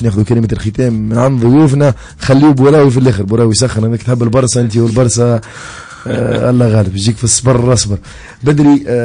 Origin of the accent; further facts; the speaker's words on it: Tunisia; نشوف التوانسة فرحانين يعني بالتتويجات، فخر مليان يعني كتونسي